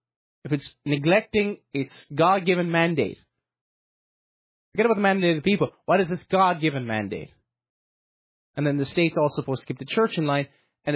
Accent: the South, United States; I grew up in the South. The opinion of him is kind of different down South.

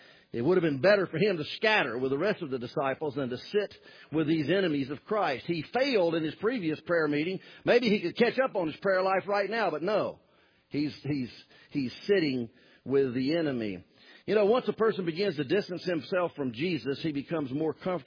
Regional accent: Southern United States, United States; accent: Southern; kind of like my speech betrays me as a Southerner.

